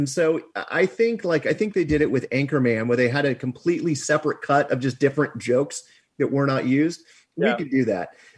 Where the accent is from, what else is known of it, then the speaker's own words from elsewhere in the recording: Kansas City, Missouri, United States; I mean, I grew up in Kansas City and a lot of his specials were taboo.